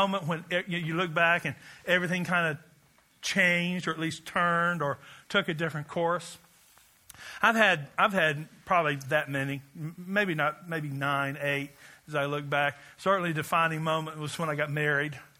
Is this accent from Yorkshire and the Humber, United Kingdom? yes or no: no; Glasgow, Scotland, United Kingdom; I was in Glasgow, and everyone there is my hometown.